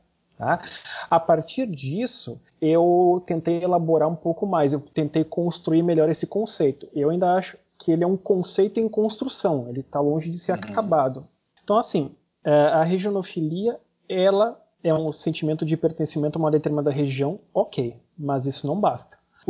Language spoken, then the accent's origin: Portuguese; Uruguaiana, Rio Grande do Sul, Brazil; Eu sou originário lá de Uruguaiana, lá da fronteira, e eu fui com 17 anos a Porto Alegre.